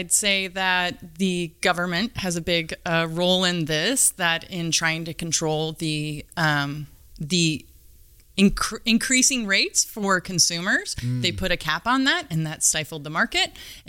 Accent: Chico, California, United States; I grew up in the Chico area

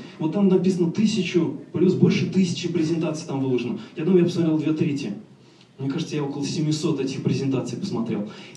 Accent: Russia; born there; я хотя родился в СССР и, как бы, ну, считаю себя русским человеком

